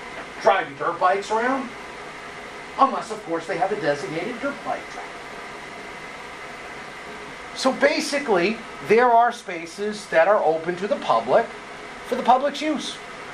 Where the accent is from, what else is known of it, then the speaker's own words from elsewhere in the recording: Whitinsville, Massachusetts, United States; now in Sutton, United States; I was raised in Whitensville and now I live in Sutton.